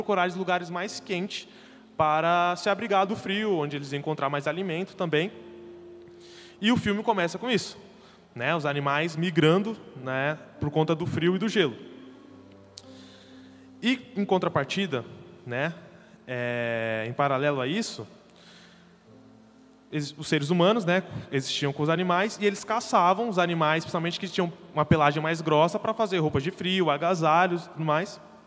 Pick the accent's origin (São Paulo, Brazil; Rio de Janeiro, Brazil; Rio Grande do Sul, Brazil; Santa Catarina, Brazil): São Paulo, Brazil; São Sebastião; now in Jacareí, Brazil; E vai fazer 2 anos agora em setembro que eu me mudei para Jacareí. Tá, a gente é lá de São Sebastião, a gente veio para cá por motivos de trabalho.